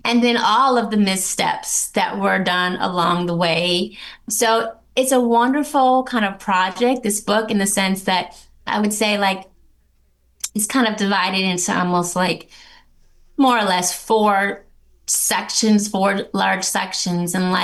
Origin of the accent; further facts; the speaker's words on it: Buffalo, New York, United States; To me, it's kind of like a love letter to my hometown. And it will highlight and amplify Buffalo for all its beauty and just all of the rich history that this city had